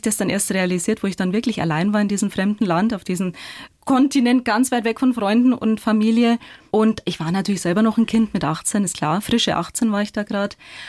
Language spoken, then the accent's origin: German; Bavaria, Germany; accent: Bavarian; ich habe gemeint, als Schauspielerin musst du ja Hochdeutsch können und ich habe so einen bayerischen Dialekt